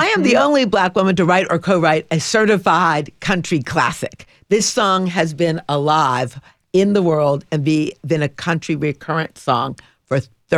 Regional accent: Detroit, Michigan, United States; born there; And I was born in Detroit City and the part of it that came straight from Black Bottom, a Black community, an empowered Black community.

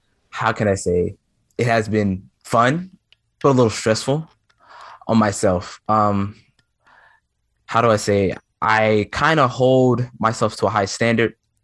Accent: Memphis, Tennessee, United States; I'm from Memphis, Tennessee

